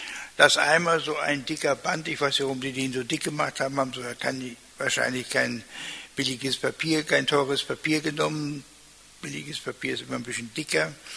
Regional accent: Lower Saxony, Germany; Als Ostfriese müsste ich sagen, Moin sagen.

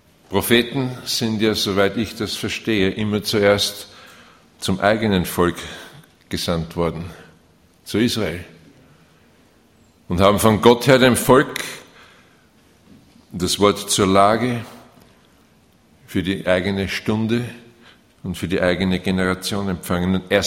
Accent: Austria; accent: Austrian; Von meinem Dialekt spreche ich eigentlich nicht, denke ich, aber von meiner eingefärbten Hochdeutsch ist das Österreichisch ganz klar, denke ich, herauszuhören.

